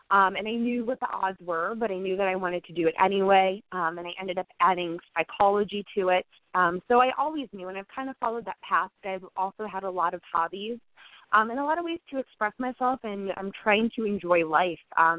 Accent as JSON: {"language": "English", "region": "Ohio", "country": "United States", "said": "I've been twice, but I am from Ohio. So I am just the northeast of the United States."}